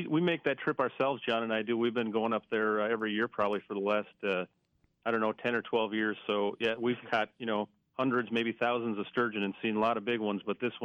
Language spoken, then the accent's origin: English; Minnesota, United States; now in Chaska, United States; And so I moved just near the river here, the Minnesota River, and I grew up on Lake Vermilion, so I was into fishing all my life.